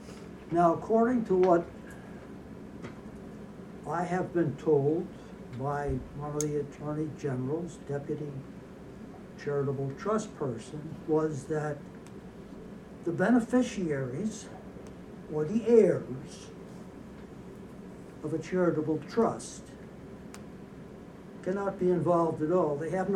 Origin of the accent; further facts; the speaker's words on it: East Candia, New Hampshire, United States; Oh, I'm from Depot Road in East Candia.